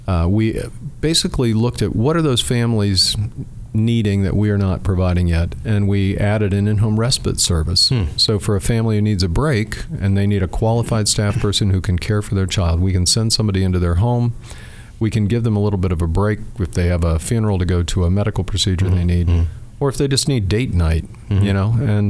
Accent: Cincinnati, Ohio, United States; now in Dayton, United States; And, you know, I came here to Dayton from Cincinnati, and they have the largest rubber duck race in the world.

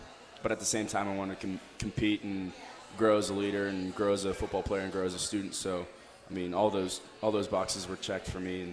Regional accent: Cincinnati, Ohio, United States; So growing up in Cincinnati, playing for Coach Steve Speck down in St. Xavier

